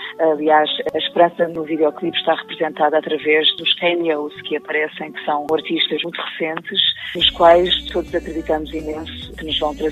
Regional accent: Santarém, Portugal; born there; E eu ainda por cima, eu nasci no Ribatejo. Ainda trago comigo também as sonoridades do Ribatejo

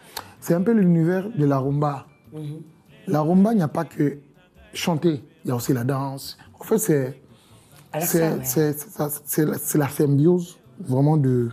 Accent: Brazzaville, Republic of the Congo; chez nous, à Brazzaville, par exemple, quand on grandissait, il y avait un peu des bars partout.

